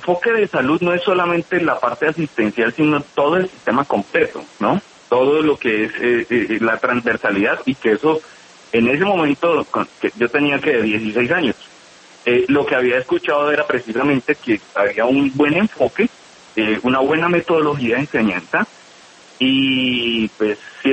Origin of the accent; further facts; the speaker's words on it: Neiva, Huila, Colombia; born there; now in Pereira, Colombia; Como soy oriundo de la ciudad de Neiva, yo nací en Neiva